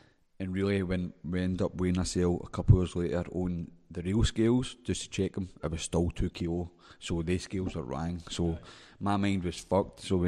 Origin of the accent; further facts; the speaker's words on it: Holytown, Scotland, United Kingdom; They've got me a bit feel like we grew up in Holytown